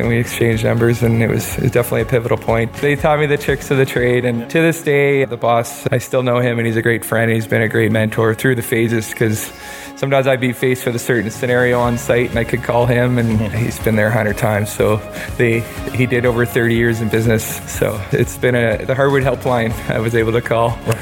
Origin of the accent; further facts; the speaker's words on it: New Brunswick, Canada; moved away as an adult; now in Calgary, Canada; We're both from New Brunswick and we moved out to Calgary